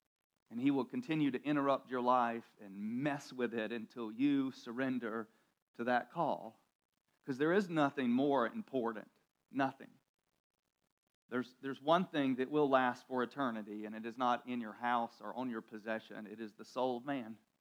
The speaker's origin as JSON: {"language": "English", "region": "North Carolina", "country": "United States", "tie": "born or raised there", "said": "I grew up in church, I grew up in Central North Carolina"}